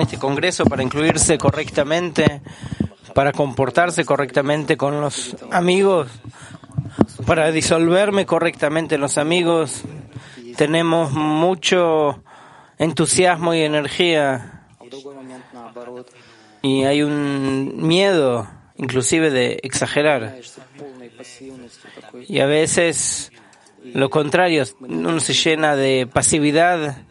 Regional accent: Novosibirsk, Novosibirsk Oblast, Russia; soy de Novosibirsk

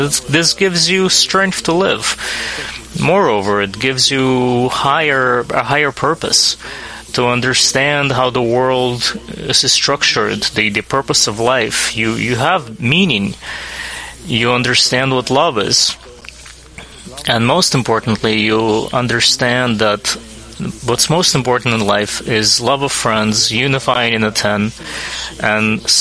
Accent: Saint Petersburg, Russia; I'm from St. Petersburg, Russia. It's my first time in Israel for the Congress.

